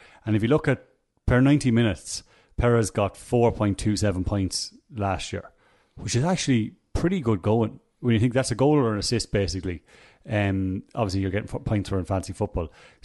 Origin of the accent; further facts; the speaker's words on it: Ireland; I think we all, as Irish people, had the knee-jerk reaction